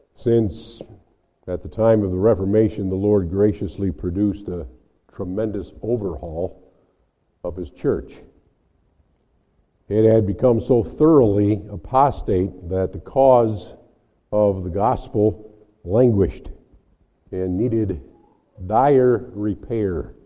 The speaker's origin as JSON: {"language": "English", "region": "Midwest", "country": "United States", "said": "I come from the Midwest, and the people that were taught concerning this reformer named him Augustine, and that's normal for me."}